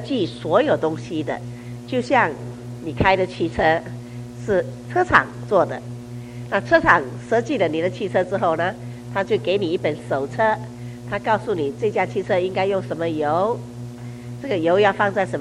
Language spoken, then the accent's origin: Chinese; China; 其实都是我们中国人本来知道